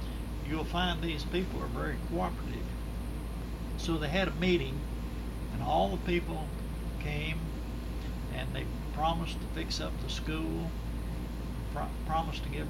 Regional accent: Richmond, Kentucky, United States; born there; No, I was born in Richmond, Kentucky.

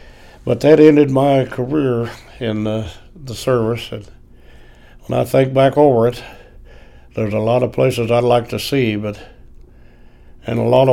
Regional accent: Glasgow, Kentucky, United States; I seemed like I went on a bus from Louisville to Glasgow, my hometown.

